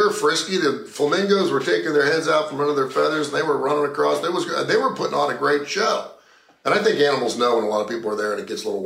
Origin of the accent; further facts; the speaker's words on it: Cincinnati, Ohio, United States; Now, I came from Cincinnati.